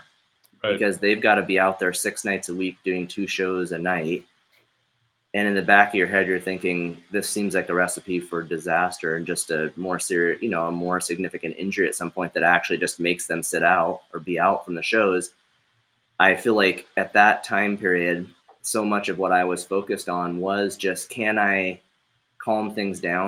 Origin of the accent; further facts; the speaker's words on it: Montana, United States; I grew up in Montana, so it's funny.